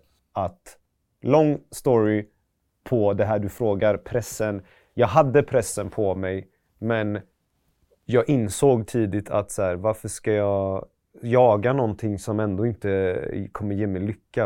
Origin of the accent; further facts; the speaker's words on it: Gothenburg, Västra Götaland County, Sweden; Jag är från Västra Frölunda-hållet. Jag bodde i typ Högsbo, Penninggången. Jag har hängt lite i Majorna.